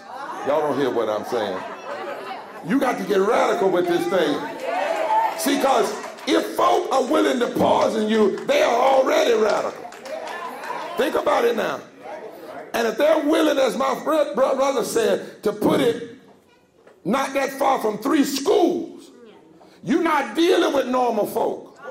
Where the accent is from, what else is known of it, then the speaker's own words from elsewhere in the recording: North Carolina, United States; My daddy grew up, because I'm from Eastern North Carolina, where there was a company called Weyerhaeuser.